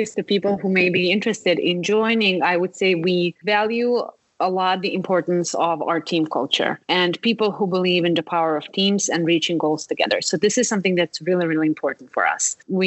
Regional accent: Serbia; also born or lived in United States / Malta / France / Turkey; now in Berlin, Delaware, United States; So I've lived in the USA before, in Malta, in France. I come from Serbia. So I've changed places a lot. I've lived in Turkey.

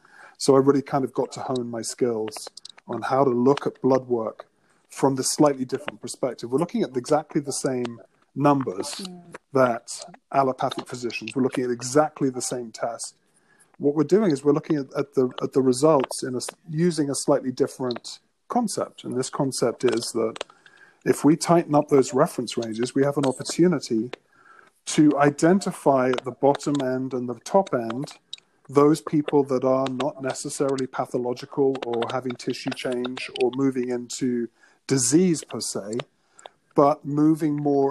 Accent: England, United Kingdom; Well, just to give you a bit of background, I was born and raised in England, and my mother was very much involved in homeopathy and alternative medicine right from the get-go. So I was raised vegetarian, no antibiotics, no vaccinations

